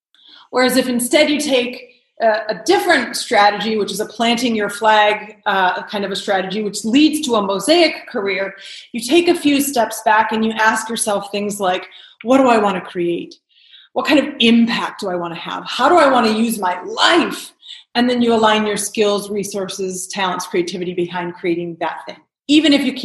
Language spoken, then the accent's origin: English; Detroit, Michigan, United States; also born or lived in Spain / Brazil / New York / Los Angeles; So I am a Detroit native, born and raised in Detroit, and went to school in Chicago.